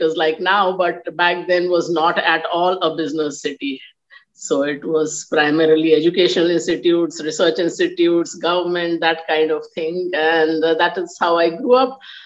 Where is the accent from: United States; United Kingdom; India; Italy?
India; Lucknow, Uttar Pradesh; So I grew up in Lucknow.